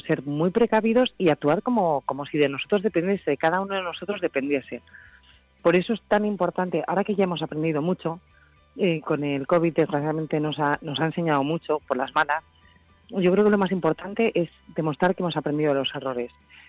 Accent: Madrid, Community of Madrid, Spain; Yo, pues sabéis que soy madrileña, nací en Madrid y de pequeña pues iba a todas estas tiendas que están por la Puerta del Sol, por la Plaza Mayor

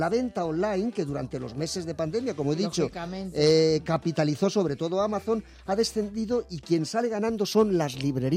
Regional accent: Madrid, Community of Madrid, Spain; como madrileño de barrio, como chico costumbrista, como chico que se educó en la calle

